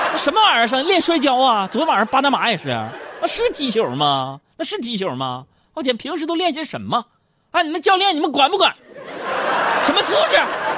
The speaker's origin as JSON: {"language": "Chinese", "region": "Northeast China", "country": "China", "said": "毕竟我们东北人都是活雷锋，做好事不留名"}